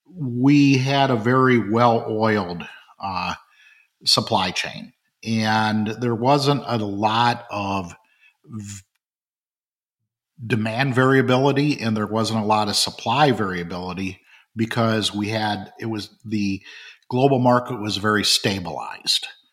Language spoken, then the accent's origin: English; Flint, Michigan, United States; I grew up in Flint, Michigan. I have a journeyman's card as a machinist. I watched the big changes that happened in Flint due to the automotive industry.